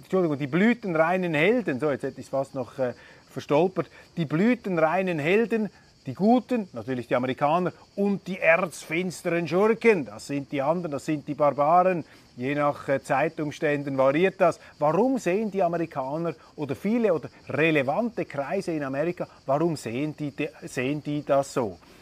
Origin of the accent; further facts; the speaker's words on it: Switzerland; dass ich als Schweizer sehr vorsichtig bin darin, mich über Österreich zu äußern